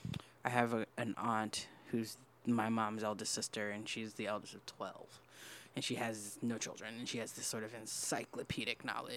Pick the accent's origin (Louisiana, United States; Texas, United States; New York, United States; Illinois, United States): Louisiana, United States; Metairie; I grew up in a suburb of New Orleans called Metairie.